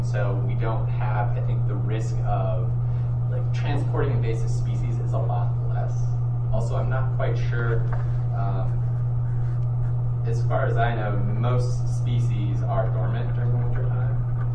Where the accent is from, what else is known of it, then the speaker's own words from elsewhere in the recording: Wisconsin, United States; also born or lived in Utah; I'm from Wisconsin, but I lived out in Utah for the last 7 years.